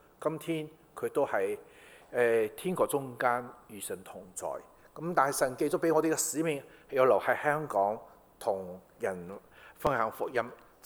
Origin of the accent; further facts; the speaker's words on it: Shanghai, China; born there; 我係出生於上海嘅，咁我細嘅時候我去做字係嘛？其實我無論講廣東話、講英文、講普通話，我都帶住口音嘅。